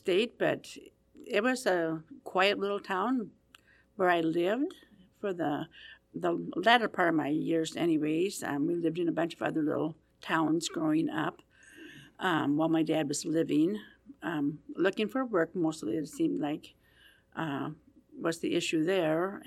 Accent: Nebraska, United States; I grew up in Nebraska. I had a father who was a veteran

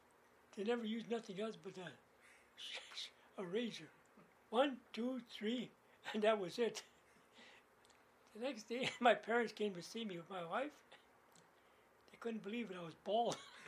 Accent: Milwaukee, Wisconsin, United States; I grew up in Milwaukee. I went to school at St. Augustine. I graduated there in 39.

